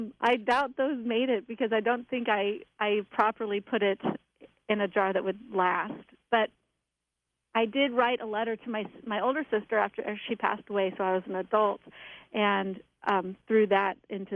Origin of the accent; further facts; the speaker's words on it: Portland, Oregon, United States; I grew up in Portland, Oregon, and was backing a park. It was Tryon Creek State Park, and it was this rainforest